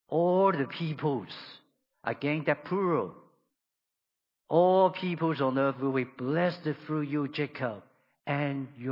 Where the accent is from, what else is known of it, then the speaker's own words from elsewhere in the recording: Hong Kong; And there's many of us. I'm from Hong Kong. Now, I came south. I'm here.